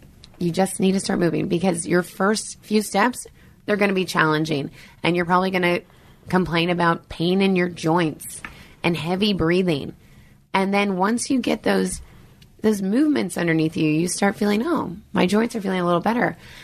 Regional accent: United States; I'm an American.

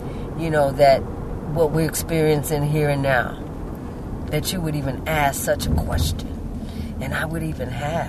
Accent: the South, United States; So growing up in the South, or growing up in a place where we could really stretch out, was very important to me.

